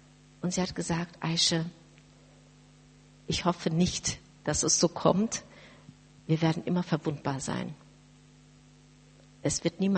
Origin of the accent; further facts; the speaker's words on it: Turkey; Ich bin ja Türkin von Hause aus